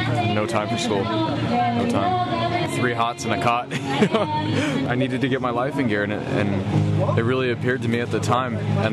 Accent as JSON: {"language": "English", "country": "United States", "moved": "as an adult", "said": "I've left everything behind. Family, friends, my identity as a Marine and as an American."}